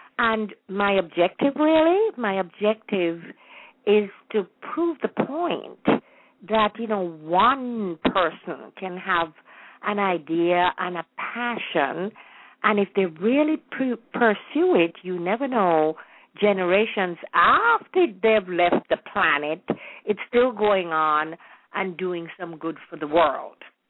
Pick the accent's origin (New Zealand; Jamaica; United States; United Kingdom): Jamaica; Kingston; I was born and raised in Kingston, spent all my holidays in Savlamar, where my mother was born, and I have had a lot of old relatives there.